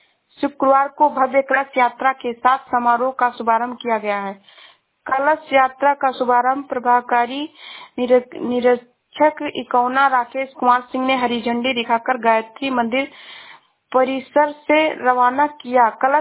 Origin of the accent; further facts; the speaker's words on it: Shravasti, Uttar Pradesh, India; मैं जिला श्रावस्ती से हूँ।